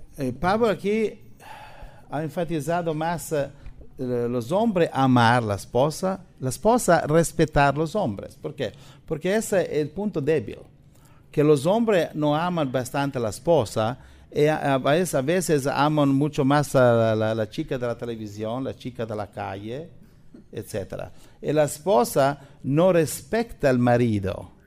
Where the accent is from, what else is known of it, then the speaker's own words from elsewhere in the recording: Italy; yo soy italiano